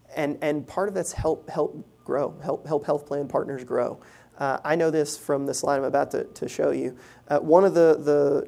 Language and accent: English; Southern United States, United States; accent: Southern; And that is a lot of my Southern accent.